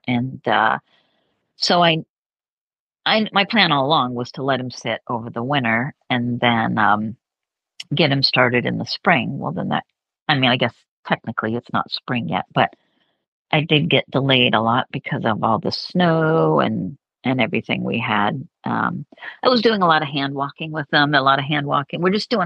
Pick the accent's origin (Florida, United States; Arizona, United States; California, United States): Arizona, United States; And I grew up in Arizona and I would just hop on my old, I was into quarter horses at the time.